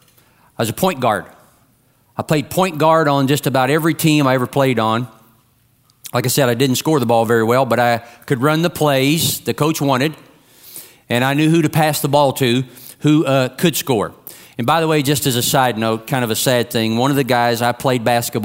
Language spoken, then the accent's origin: English; Kentucky, United States; But I'm from Kentucky. We don't know much about football there.